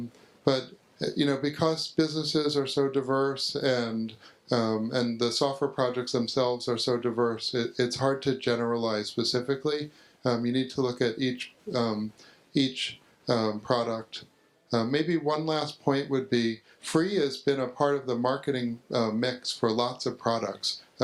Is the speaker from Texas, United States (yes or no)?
yes; Austin, Texas, United States; one of the biggest companies in my hometown, Austin.